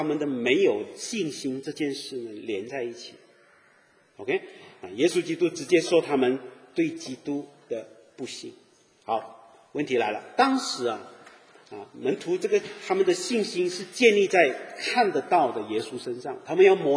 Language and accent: Chinese; Malaysia; 我在亚洲长大呢，我们马来西亚人就会，父母有时候会给我们吃藤鞭